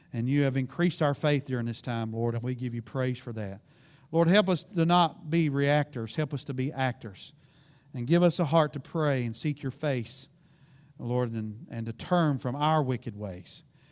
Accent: Tennessee, United States; We're like the guy who was a state trooper just across the line where I grew up in Tennessee.

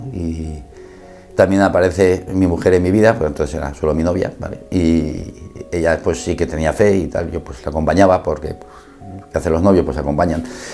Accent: Valencia, Valencian Community, Spain; also born or lived in Cuenca; nosotros nacimos en Cuenca, que es una ciudad pequeñita entre Madrid y Valencia, y nos se trasladaron a Valencia y, claro, tocaba ponerme en el colegio.

